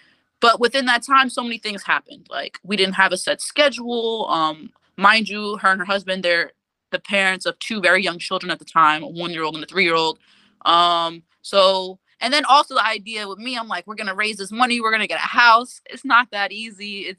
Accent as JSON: {"language": "English", "town": "Elizabeth", "region": "New Jersey", "country": "United States", "tie": "born or raised there", "lives_now": "Los Angeles, United States", "said": "Mind you, on this visit back home, I didn't want nothing to do with Elizabeth, New Jersey. Everybody that I knew there, everybody was doing the same things."}